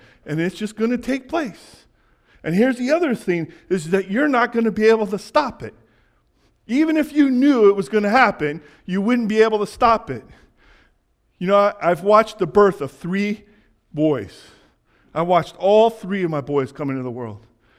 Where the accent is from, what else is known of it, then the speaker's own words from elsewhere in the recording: Pontiac, Michigan, United States; I remember when I was growing up in Pontiac, Michigan, we came home one evening, and guess what was in our house?